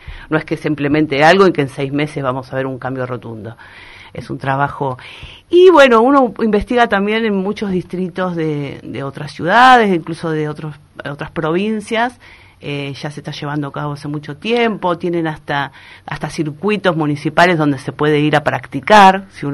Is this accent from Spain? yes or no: no; Argentina; es un tema que como argentinos nos debemos también debatir.